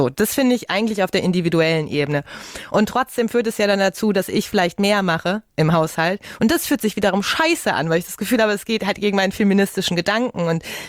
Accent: North Rhine-Westphalia, Germany; Ich komme ja aus dem Ruhrgebiet.

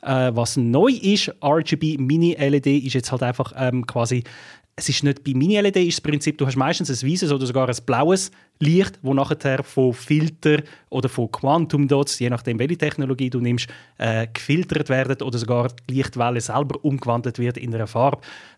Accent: Switzerland; bei uns in der Schweiz

